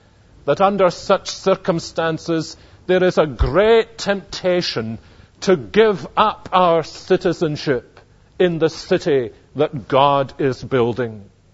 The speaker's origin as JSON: {"language": "English", "region": "Scotland", "country": "United Kingdom", "said": "American citizen? Why? I'm Scottish."}